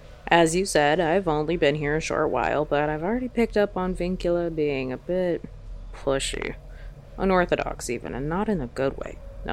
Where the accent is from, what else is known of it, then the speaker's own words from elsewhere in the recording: Rocky Mountains, United States; Well, I grew up in the Rockies mostly, and of course we have our fair share of Bigfoot hunters.